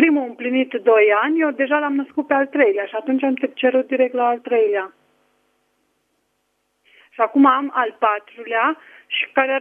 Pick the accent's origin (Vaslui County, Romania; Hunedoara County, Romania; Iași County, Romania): Hunedoara County, Romania; Certej; Eu sunt din Certej.